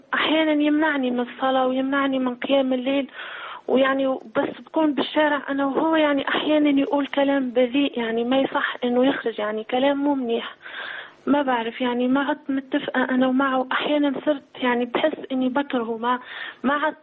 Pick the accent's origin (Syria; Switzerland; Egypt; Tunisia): Tunisia; now in Kuwait; أنا تونسية ومتزوجة من مصري، تزوجته يعني بتونس،